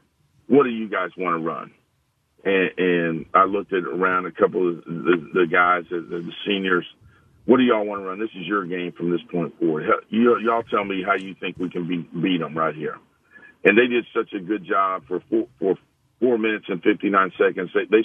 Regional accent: Oklahoma, United States; Growing up in Oklahoma, you see tornadoes and stuff, and so it's always kind of stuck with me.

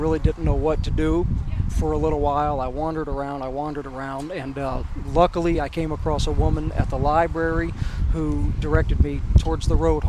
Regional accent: East Coast, United States; No, I wasn't. I'm from the East Coast.

